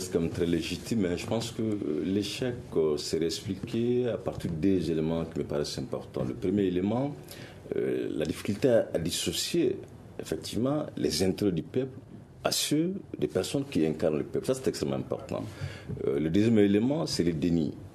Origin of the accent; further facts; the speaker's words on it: Mali; les doléances effectivement, des M5 sont légitimes quand on le conçoit en tant que Malien